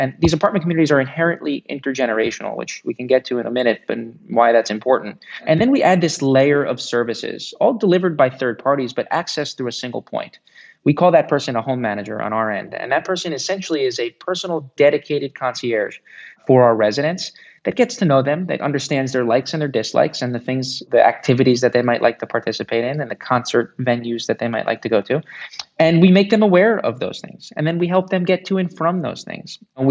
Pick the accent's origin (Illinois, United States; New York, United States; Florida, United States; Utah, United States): Florida, United States; born and raised in South Florida, what we're now calling Silver Valley